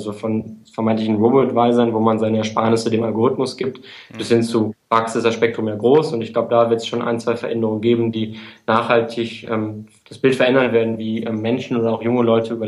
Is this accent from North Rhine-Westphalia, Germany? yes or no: yes; Münster, North Rhine-Westphalia, Germany; now in Munich, Germany; Und ich bin, das erklärt auch meine Dortmund-Zugehörigkeit, kommt aus dem Westfalen, aus Münster.